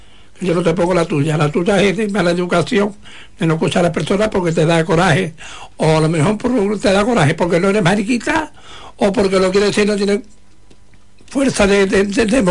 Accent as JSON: {"language": "Spanish", "town": "Huelva", "region": "Andalusia", "country": "Spain", "said": "Pues yo sí soy poeta aquí en mi tierra. Porque tú podías haber tenido, porque podía haber sido, porque si te hubiera ido de Huelva, yo porque me vi de Huelva, si yo falto de Huelva un fin de semana"}